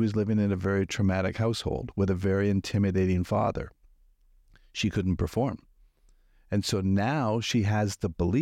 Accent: Toronto, Ontario, Canada; now in Florida, United States; So I'm originally from Canada, Toronto, yeah. Moved down to Florida over 30 years ago.

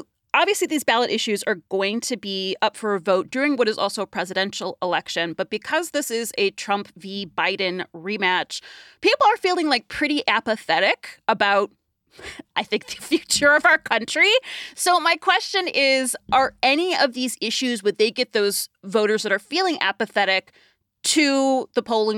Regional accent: Ohio, United States; including in my home state of Ohio

